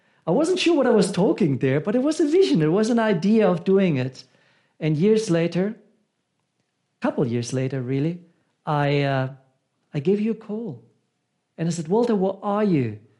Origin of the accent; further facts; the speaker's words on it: South Africa; I said, you know, as a South African, it is cold.